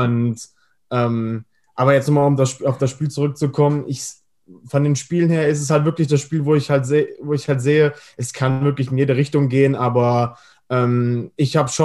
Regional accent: Germany; ich sehe das ja nochmal anders als Deutscher. Also, ich bin jetzt ja nicht in dem Land geboren oder sowas.

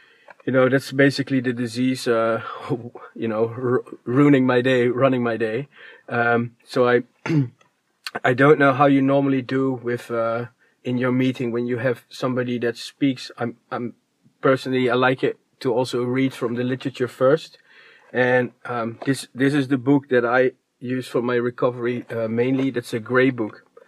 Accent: Netherlands; I'm indeed from Holland.

